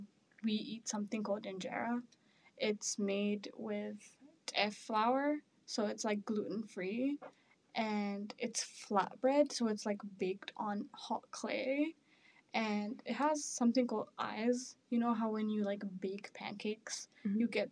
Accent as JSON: {"language": "English", "country": "Ethiopia", "said": "I'm from Ethiopia."}